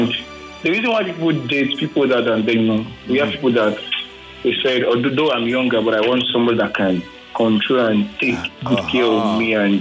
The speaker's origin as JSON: {"language": "English", "town": "Ado", "region": "Ogun", "country": "Nigeria", "tie": "born or raised there", "said": "Ogun State, around that Ado Ogun State."}